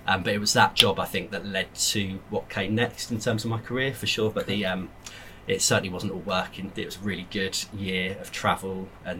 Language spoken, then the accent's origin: English; South East England, United Kingdom; born there; I was born in Surrey, but to 2 very proudly Scottish parents.